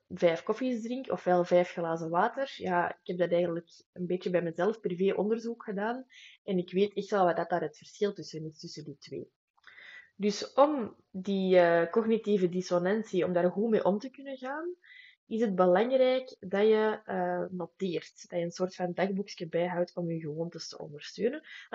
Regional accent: Antwerp, Belgium; accent: Antwerp dialect; Allee, in het Antwerpse dan, hè? Excuses voor mijn dialect.

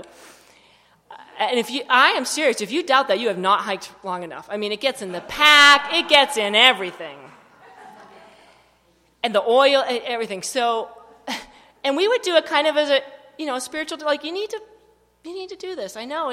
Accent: Carrabassett, Maine, United States; I'm like, well, I'm from Carabasset, but when I'm in Hawaii, I don't expect people to know that.

